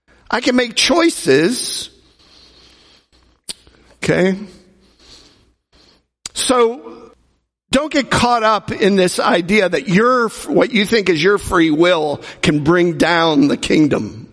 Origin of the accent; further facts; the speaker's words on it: Cleveland, Ohio, United States; born there; Did I have a choice that I was born in Cleveland, Ohio, baby? The Browns.